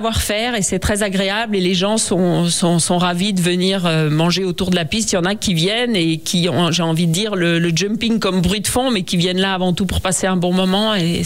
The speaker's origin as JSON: {"language": "French", "town": "Megève", "region": "Auvergne-Rhône-Alpes", "country": "France", "said": "Bah parce que moi je suis de Megève et donc pour moi c'était une évidence de le faire ici"}